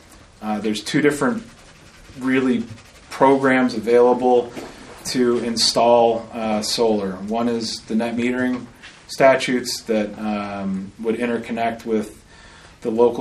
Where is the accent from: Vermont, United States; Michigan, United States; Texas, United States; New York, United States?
Vermont, United States; We're a Vermont company. We're all from Vermont.